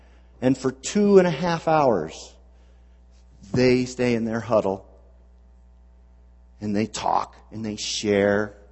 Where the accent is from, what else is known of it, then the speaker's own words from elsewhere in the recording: Takoma Park, Maryland, United States; I grew up in Tacoma Park my early years, so I'm a Washington Redskins fan.